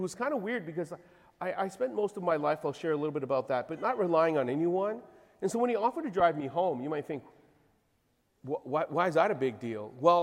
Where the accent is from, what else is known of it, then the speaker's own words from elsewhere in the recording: Winnipeg, Manitoba, Canada; I am from Winnipeg, Canada. A lot of you know where that is.